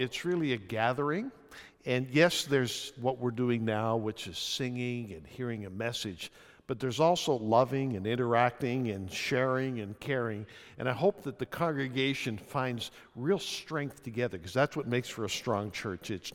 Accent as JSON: {"language": "English", "region": "Ontario", "country": "Canada", "tie": "born or raised there", "said": "I grew up in Ontario. This means yes in Ontario, and this means no."}